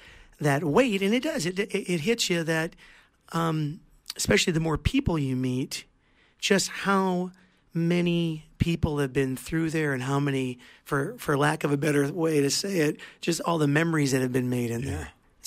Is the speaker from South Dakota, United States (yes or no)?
yes; South Dakota, United States; I born and raised in South Dakota.